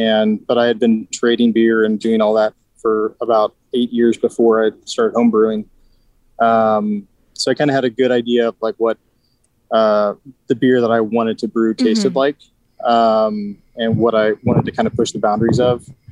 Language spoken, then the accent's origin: English; St. Louis, Missouri, United States; Yeah, so grew up in St. Louis, Missouri